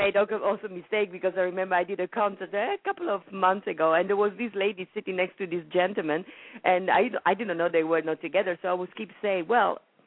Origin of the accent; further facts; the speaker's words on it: Venice, Veneto, Italy; Well, I, as you know, I mean, I'm Italian, born and raised in Venice